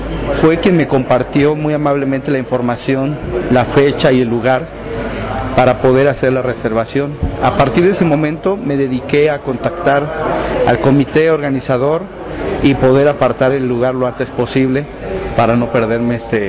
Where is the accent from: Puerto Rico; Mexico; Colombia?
Mexico; Para nosotros como mexicanos es bien importante todo el conocimiento que podamos adquirir para enriquecer nuestro trabajo allá en nuestra tierra.